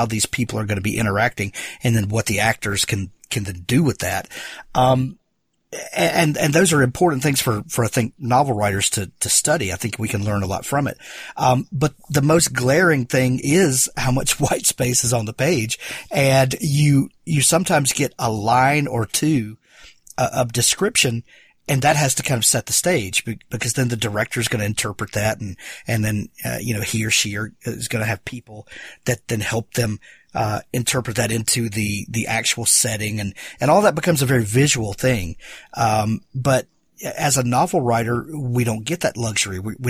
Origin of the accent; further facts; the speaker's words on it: Mississippi, United States; I'm from Mississippi, and I think there's a lot of similarities in that our state is very green, very lush